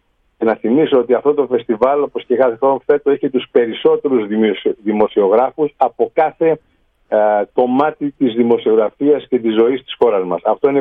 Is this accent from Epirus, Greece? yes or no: no; Chios, North Aegean, Greece; Αυτό ήταν κάτι που δεν το έχω ξαναδεί στο νησί μου, θα σας είμαι ειλικρινής.